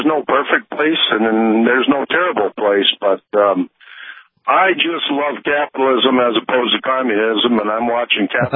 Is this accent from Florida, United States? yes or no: no; Michigan, United States; also born or lived in Minnesota; now in North Dakota, United States; I came from Minnesota, but I've been in many states in the last 5 years. So I moved around quite a bit. But I grew up in Michigan and spent more years in Minnesota as a resident there. But I'm now a North Dakota resident.